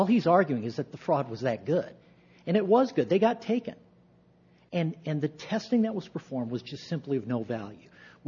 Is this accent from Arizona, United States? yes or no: yes; Arizona, United States; but I am from Arizona, actually one of the few people that were actually born there, and before moving to Wisconsin, practiced publicly and privately there.